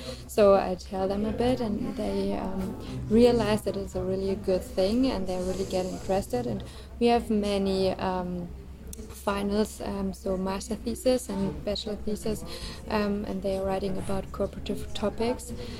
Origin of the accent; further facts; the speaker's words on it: Germany; I'm from Germany.